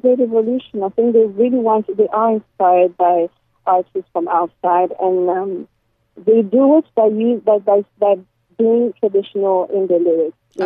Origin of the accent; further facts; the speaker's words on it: South Africa; moved away; I grew up in South Africa. I moved since 89.